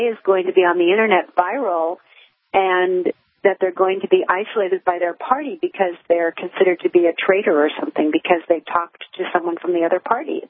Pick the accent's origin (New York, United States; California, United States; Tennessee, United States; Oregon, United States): California, United States; we're ordinary citizens. We're from California